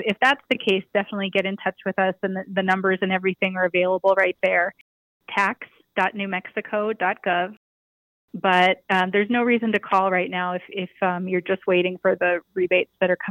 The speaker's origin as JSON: {"language": "English", "region": "North Dakota", "country": "United States", "tie": "born or raised there", "moved": "as an adult", "lives_now": "Santa Fe, United States", "said": "I'm not a native New Mexican, but New Mexico has been my home since 2003. I came here after college. I grew up in North Dakota, actually, and went to college and then moved right to New Mexico."}